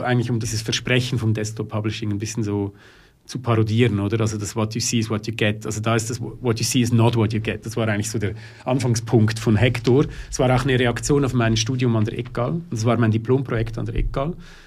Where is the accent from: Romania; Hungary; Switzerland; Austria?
Switzerland; Das man einfach so spürt als Schweizer, würde ich jetzt mal behaupten.